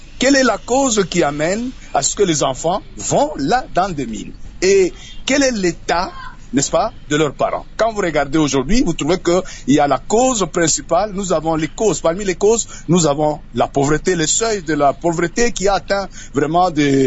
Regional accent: Kolwezi, Lualaba, DR Congo; Moi, j'ai vécu, je suis natif du Kolwezi et de Kolwezi.

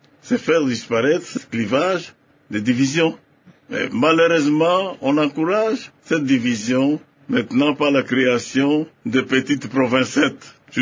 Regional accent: Katanga, DR Congo; born there; Je suis notable parce que je suis né au Katanga.

